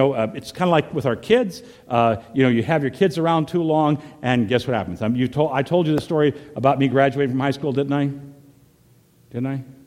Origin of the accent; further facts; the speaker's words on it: the South, United States; back home where I grew up in the South, that was the big sin